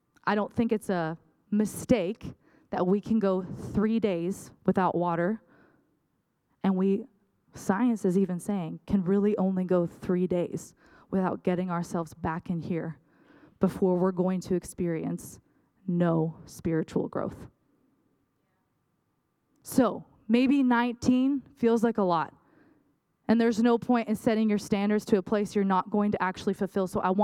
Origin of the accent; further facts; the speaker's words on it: United States; I'm like, wow, being American rocks.